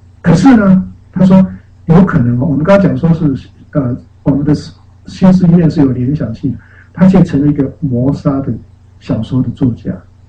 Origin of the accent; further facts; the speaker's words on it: Taiwan; now in United States; 好像我们本来是台湾人，结果变成美国人啊。